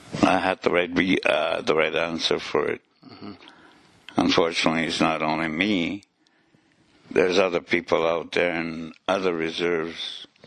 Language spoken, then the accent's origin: English; South Indian Lake, Manitoba, Canada; I was raised up, and I grew up in South Indian Lake.